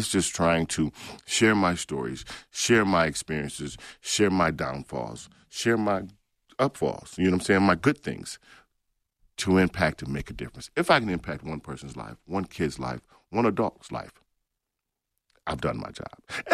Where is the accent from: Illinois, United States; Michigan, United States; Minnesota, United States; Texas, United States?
Michigan, United States; Lansing; I'm from Lansing. I'm a Big Red. I went to Sexton High School. I was born and raised in the streets of Lansing, okay?